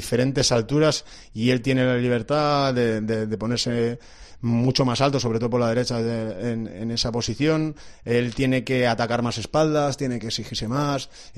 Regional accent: Canovelles, Catalonia, Spain; also born or lived in Granollers; soy nacido en Granollers, pero soy de Canovellas.

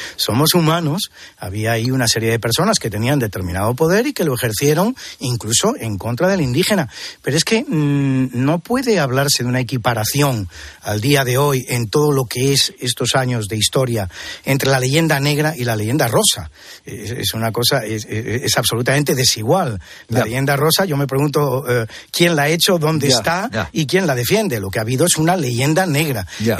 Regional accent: Spain; los propios españoles

